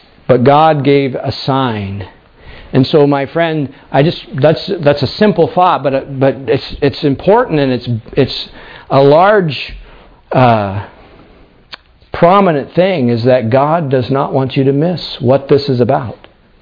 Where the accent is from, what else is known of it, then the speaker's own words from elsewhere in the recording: Pennsylvania, United States; And if you go to Pennsylvania, my home state, you know how here you have like a elk crossing sign